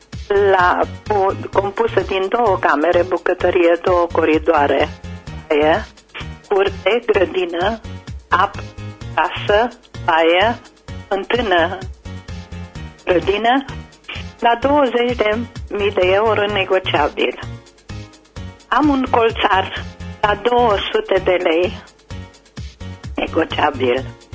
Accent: Cuptoare, Caraș-Severin, Romania; sunt din Cuptoare.

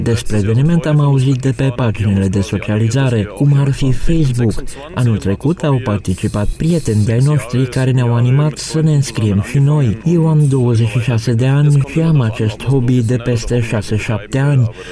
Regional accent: Augsburg, Bavaria, Germany; Romanian is a second language; sunt din Augsburg, Germania și pentru prima dată aici.

